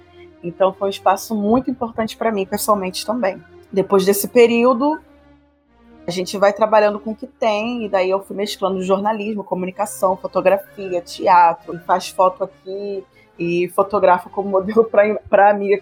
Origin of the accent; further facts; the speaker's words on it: Rio de Janeiro, Brazil; Eu venho de um lugar que eu era moradora, me mudei recentemente, mas eu fui criada em Bangu, na Vila Aliança.